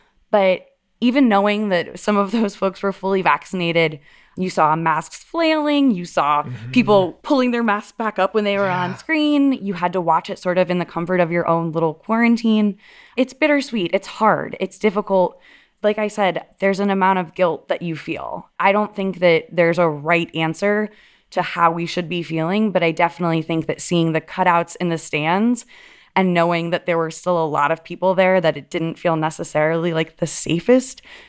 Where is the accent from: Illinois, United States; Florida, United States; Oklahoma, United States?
Florida, United States; but I do feel a commitment to like my hometown teams. I've always been a Florida sports fan.